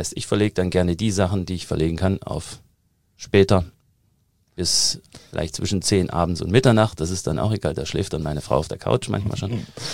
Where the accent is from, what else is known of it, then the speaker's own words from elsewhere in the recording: Thuringia, Germany; Also ich komme ja aus Thüringen, hört man immer noch raus und ich habe auch irgendwann aufgegeben, daran zu arbeiten, den Akzent komplett wegzukriegen